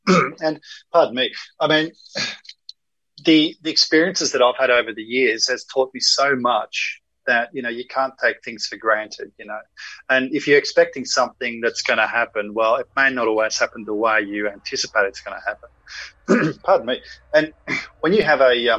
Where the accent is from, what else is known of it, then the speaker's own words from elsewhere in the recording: Australia; look, you know, guys, we're here from Australia.